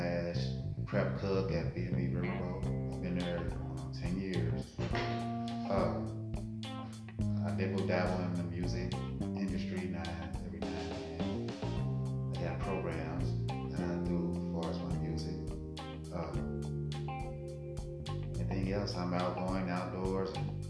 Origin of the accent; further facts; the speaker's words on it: Cincinnati, Ohio, United States; now in Covington, United States; When I was younger, it was like every year we moved to a different neighborhood.